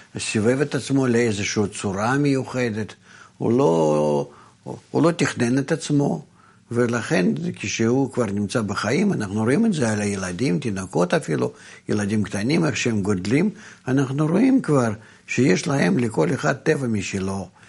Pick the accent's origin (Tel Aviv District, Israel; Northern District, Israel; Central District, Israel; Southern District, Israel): Tel Aviv District, Israel; Tel Aviv; born there; אני נולדתי שם בשכונת התקווה, או היום זה כבר לא שכונת התקווה, אולי זה, לא יודע, שם תחנה מרכזית הישנה